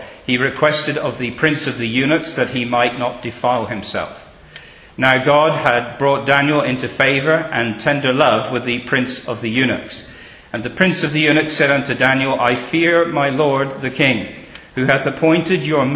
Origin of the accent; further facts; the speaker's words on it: England, United Kingdom; I'm from England, but I'm not English, okay?